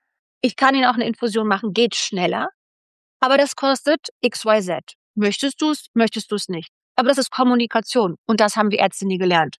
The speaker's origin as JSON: {"language": "German", "region": "Berlin", "country": "Germany", "tie": "born or raised there", "said": "ich komme aus einer Low-Income-Familie. Ich bin im Wedding groß geworden in Berlin und wir hatten nie viel Geld."}